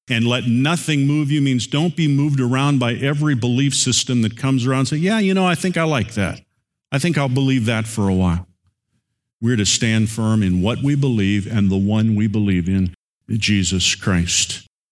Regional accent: Indiana, United States; born or raised there

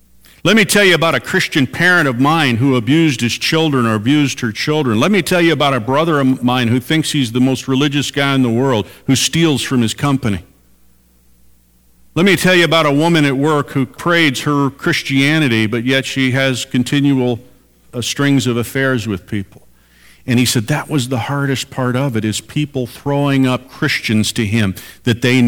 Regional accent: Chicago, Illinois, United States; I grew up in the Chicago area, and my parents still live in an area that I consider, it's not crime-ridden, but it still kind of has a rough edge to it.

